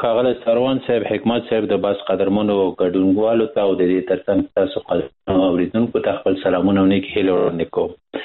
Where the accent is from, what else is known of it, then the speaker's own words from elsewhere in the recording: Afghanistan; خو بدبختانه چې د جګړې قربانیان به بیا هم موږ افغانان یو، زموږ ملت به وي.